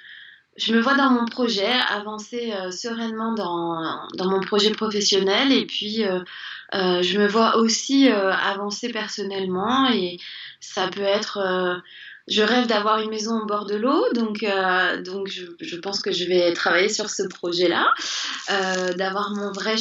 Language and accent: French; Paris, Île-de-France, France; je viens de Paris à la base.